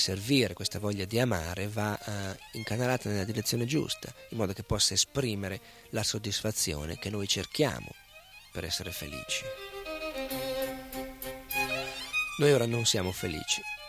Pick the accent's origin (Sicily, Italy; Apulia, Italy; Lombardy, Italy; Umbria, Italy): Lombardy, Italy; Milan; born there; Io sono nato a Milano 31 anni fa, non sono né un indiano né un hindu.